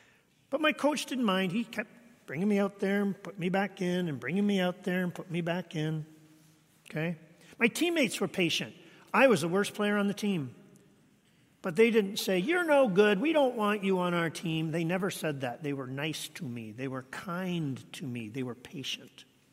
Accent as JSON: {"language": "English", "country": "Canada", "tie": "born or raised there", "said": "I grew up in Canada"}